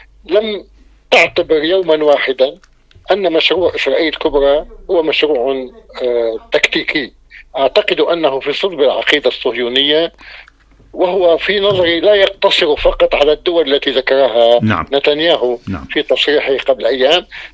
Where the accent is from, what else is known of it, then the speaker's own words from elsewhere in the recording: Lebanon; ثم نحن كلبنانيين نتدارس في استراتيجية أمن وطني